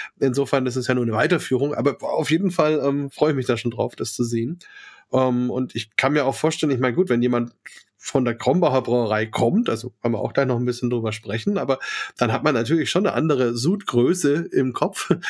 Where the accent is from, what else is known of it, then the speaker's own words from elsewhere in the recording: Bavaria, Germany; als Franke